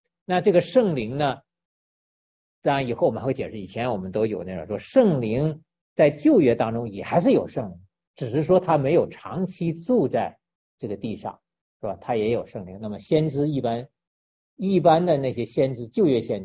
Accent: China; 我们中国人愿意，这个东北人愿意说

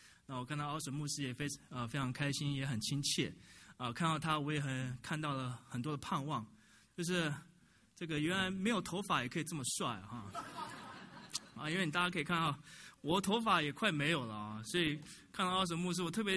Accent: Taiwan; 我是来自台湾啊，我在台湾也是在牧养教会。

